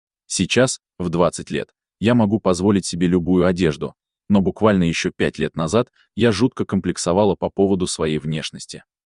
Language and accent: Russian; Yekaterinburg, Sverdlovsk Oblast, Russia; now in Moscow, Russia; я выдохнула с облегчением, когда мама сообщила, что мы переезжаем из Екатеринбурга в Москву.